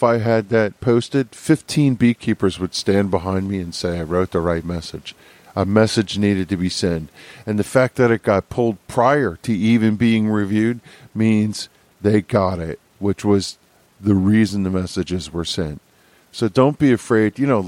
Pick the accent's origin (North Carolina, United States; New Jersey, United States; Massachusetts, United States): New Jersey, United States; And I remember going to EAS, and people from other states, when hearing that I was from New Jersey, asked me what the heck it was about this legislation.